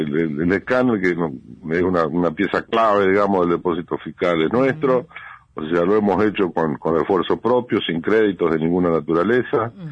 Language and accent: Spanish; Paraná, Entre Ríos, Argentina; y somos de Paraná y estamos acá